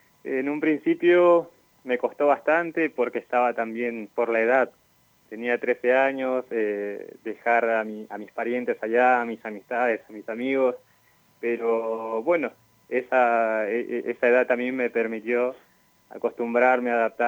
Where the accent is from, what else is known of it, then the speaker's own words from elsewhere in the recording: Lima, Peru; also born or lived in Buenos Aires; now in Zapala, Argentina; yo soy de Lima y mi familia, mi mamá, mi hermana también. En principio llegamos a Buenos Aires, estuvimos viviendo muchos años, hasta hace un par de años que vine acá a vivir a Zapala con mi familia, mi esposa y mi hermana, que también son de Perú, de Lima.